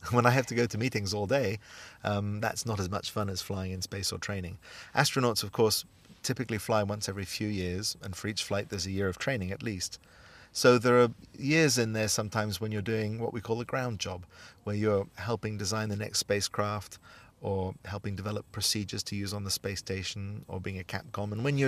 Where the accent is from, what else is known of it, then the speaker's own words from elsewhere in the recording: United Kingdom; born there; They awarded me a pin for being a British-born astronaut.